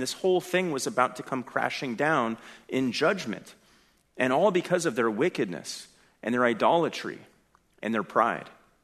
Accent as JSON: {"language": "English", "region": "California", "country": "United States", "said": "You know, I come from California, and I always think about how the sins of that state always impact the other states."}